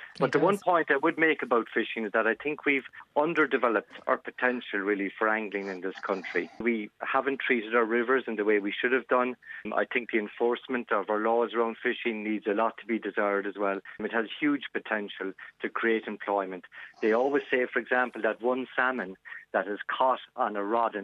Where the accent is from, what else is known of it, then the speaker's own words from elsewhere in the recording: Kinsale, Munster, Ireland; I grew up in Kinsale. So yes, I mean, fishing has been part of my life since I was about 7 years of age.